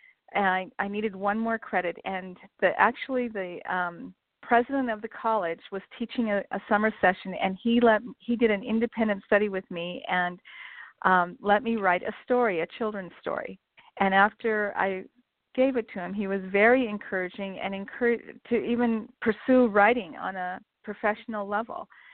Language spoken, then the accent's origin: English; Montana, United States; Yeah, I grew up in Montana, actually in a small town about 15 miles west of where I live now in Billings. So I was a small town girl